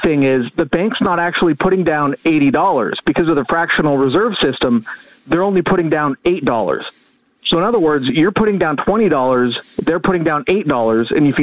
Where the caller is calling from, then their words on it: Santa Rosa, California, United States; from Santa Rosa, California.